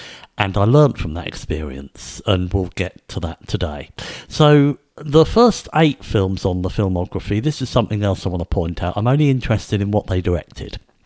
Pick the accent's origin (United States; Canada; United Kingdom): United Kingdom; England; And growing up in England, you were told about things like World War One, World War Two, things that involved Britain.